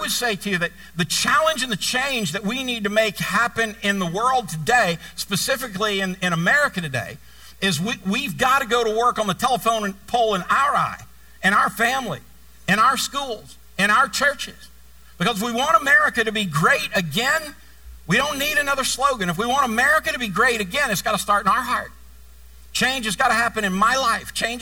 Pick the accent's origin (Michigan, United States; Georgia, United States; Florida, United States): Georgia, United States; Atlanta; I'm from Atlanta, Georgia.